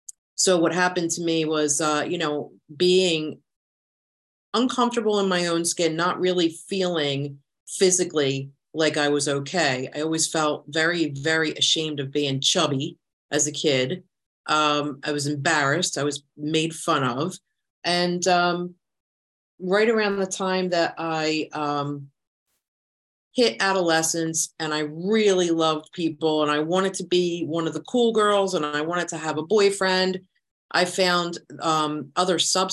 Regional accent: Philadelphia, Pennsylvania, United States; now in Virginia, United States; And I am coming to you from Northern Virginia by way of Philadelphia. So I was born and raised in Philly.

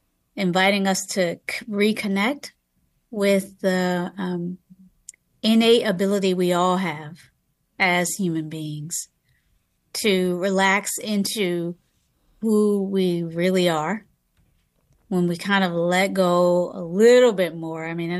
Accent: the South, United States; now in San Francisco, United States; I live in San Francisco. I travel a lot. I'm originally from the South.

